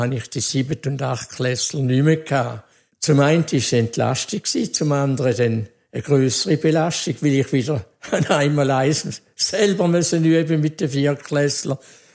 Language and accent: German; Thurgau, Switzerland; darum sind wir auf Kesswil gekommen, in die Nähe von dem Dorf, wo ich aufgewachsen bin, von Omenshorn.